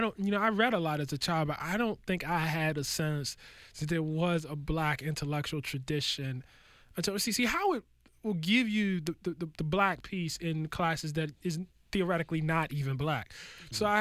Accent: Baltimore, Maryland, United States; I was born in 1975. I grew up in Baltimore in the 80s and in the early 90s.

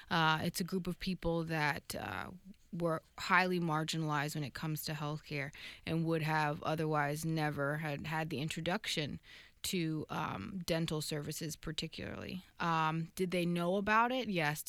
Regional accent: Manhattan, New York, United States; also born or lived in Brooklyn; I was born and raised in Manhattan, and then we moved to Brooklyn. But my parents are actually from St. Kitts and Jamaica.

